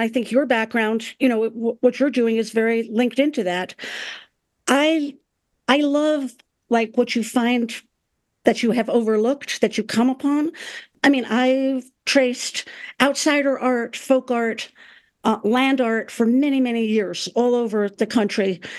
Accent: New York, United States; I mean, I grew up in the New York area. I came from a family that very much valued education.

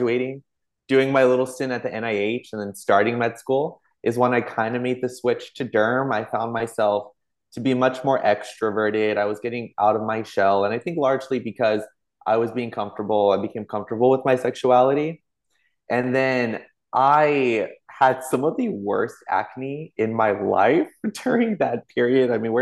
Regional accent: McAllen, Texas, United States; also born or lived in Mission, Texas; born and raised in the Rio Grande Valley, deep South Texas, born in McAllen. Spent some of my early years in McAllen and then went to Mission

